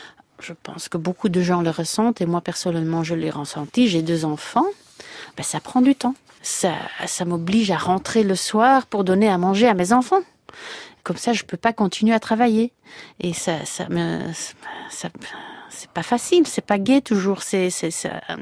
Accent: Belgium; moi je suis occidentale, je suis belge

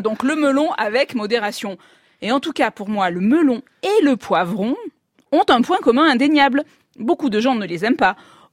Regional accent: Provence-Alpes-Côte d'Azur, France; Moi, je peux enfin le dire, je suis provençale et je n'aime pas le melon.

